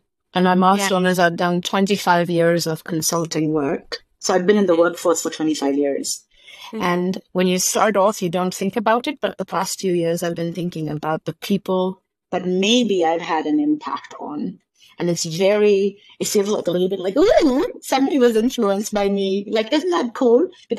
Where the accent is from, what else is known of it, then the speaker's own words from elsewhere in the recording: India; moved away as an adult; also born or lived in United States; So I grew up in India, and with work, I moved to the U.S.